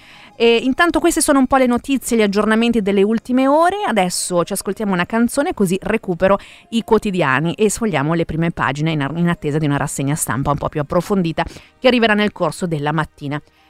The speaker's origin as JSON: {"language": "Italian", "town": "Verona", "region": "Veneto", "country": "Italy", "said": "sapete che sono veronese"}